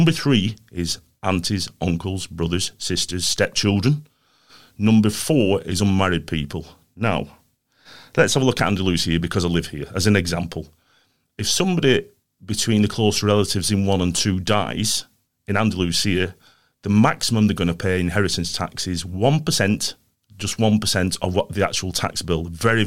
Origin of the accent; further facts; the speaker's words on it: North West England, United Kingdom; accent: Lancashire; I'm from Lancashire, hence the accent.